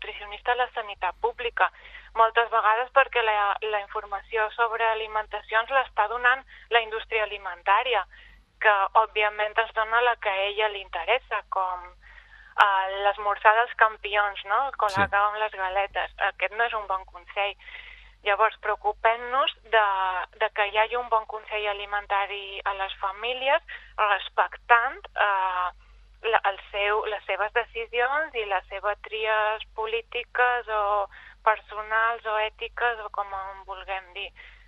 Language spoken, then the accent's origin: Catalan; Balearic Islands, Spain; accent: Mallorcan; et dic nen perquè jo som mallorquina, se'm va la mallorquinada de vegades, encara que intento passar-me el català estàndard.